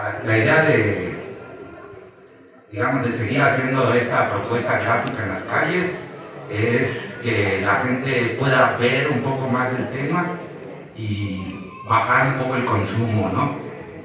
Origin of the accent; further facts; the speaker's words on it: Yucatán, Mexico; now in San Cristóbal de las Casas, Mexico; soy yucateco, tengo 14 años viviendo en la ciudad de San Cristóbal